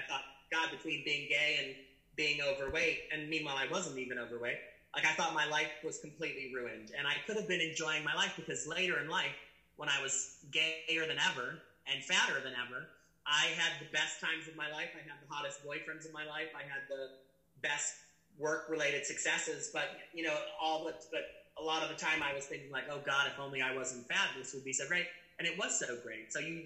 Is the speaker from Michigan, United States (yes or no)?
no; Chicago, Illinois, United States; where I was born in Chicago and grew up in the suburbs of Chicago.